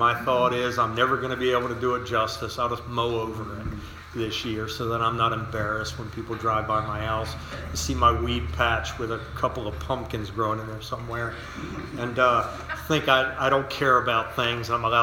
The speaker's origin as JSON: {"language": "English", "town": "Westminster", "region": "Maryland", "country": "United States", "tie": "born or raised there", "said": "And I was born and raised in the country. I was born in Carroll County General Hospital in Westminster, Maryland, back in 1965. And it was a rural farming community. So I grew up around farms."}